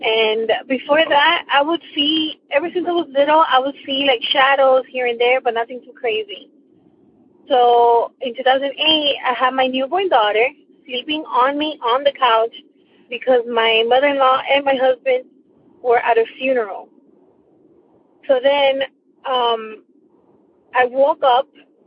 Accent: Miami, Florida, United States; I am from Miami, Florida.

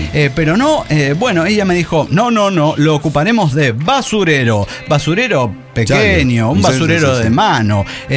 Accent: Tlalpujahua, Michoacán, Mexico

